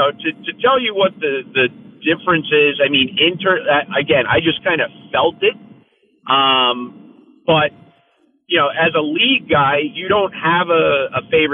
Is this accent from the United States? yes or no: yes; New Jersey, United States; I mean, first off, I'm born and raised in Jersey.